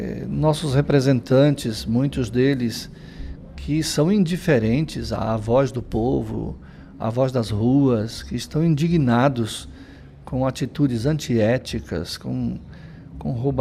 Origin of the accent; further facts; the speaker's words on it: Espírito Santo, Brazil; eu fui professor por quase 10 anos na rede estadual, lá no meu estado, Espírito Santo.